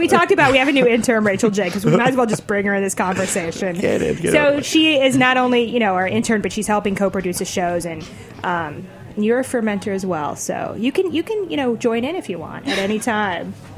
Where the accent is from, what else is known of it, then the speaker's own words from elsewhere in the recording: Midwest, United States; I grew up in the Midwest in a rural area.